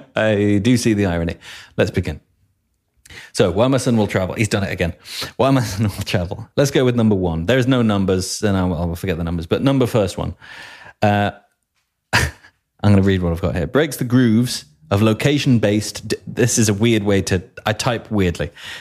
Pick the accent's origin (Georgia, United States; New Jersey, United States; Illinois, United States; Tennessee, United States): Illinois, United States; Chicago; I'm from Chicago, Illinois, and I know what hotels are.